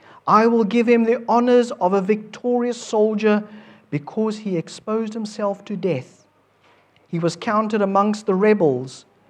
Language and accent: English; South Africa; I come from South Africa, and a little area that is situated halfway between a huge mountain range and the beach